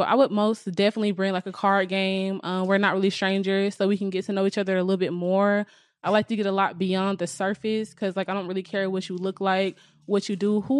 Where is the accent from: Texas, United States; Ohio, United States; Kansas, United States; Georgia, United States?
Georgia, United States; Atlanta; Yes. I'm from East Atlanta. Yes.